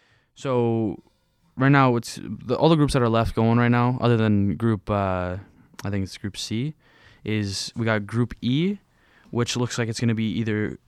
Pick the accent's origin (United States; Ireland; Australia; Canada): Canada; You know, me cheering on Croatia, but also being Canadian, I was cheering for both, either side.